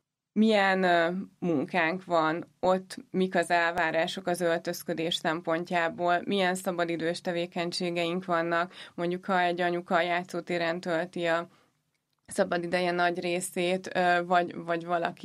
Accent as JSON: {"language": "Hungarian", "town": "Szombathely", "region": "Vas", "country": "Hungary", "tie": "born or raised there", "moved": "as an adult", "lives_now": "Budapest, Hungary", "said": "amikor 18 évesen Budapestre költöztem, mert amúgy Szombathelyen nőttem föl, és akkor jöttem egyetemre"}